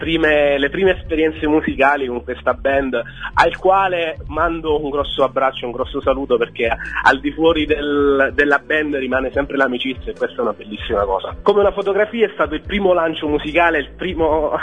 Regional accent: Atena Lucana, Campania, Italy; sono di Atena Lucana.

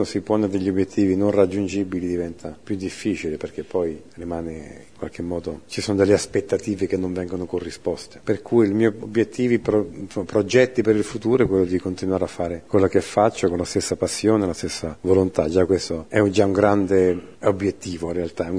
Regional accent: Sicily, Italy; io sono più a sud di tutti quanti, perché sono siciliano in realtà, perché più a sud di me c'è l'Africa.

